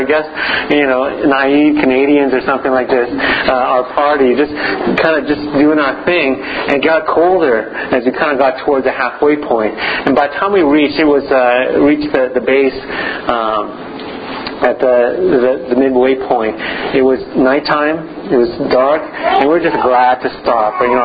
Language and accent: English; Malaysia; moved away; So I'm from Malaysia. I was born in Malaysia, and we went back as I was, I think, a young adult or a teenager.